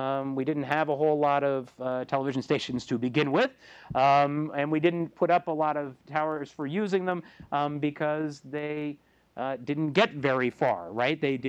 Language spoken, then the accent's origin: English; Vermont, United States; I grew up in Vermont, went to Hanover High School in Hanover, New Hampshire